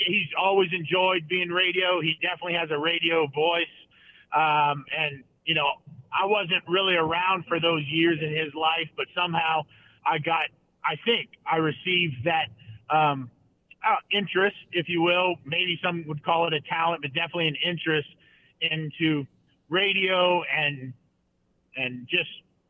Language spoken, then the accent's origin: English; Thibodaux, Louisiana, United States; Nicholls State University, which happens to be in my hometown of Thibodaux, Louisiana.